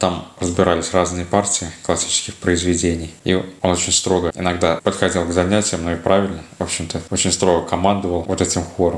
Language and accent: Russian; Kazan, Tatarstan, Russia; born there; Родился в Казани.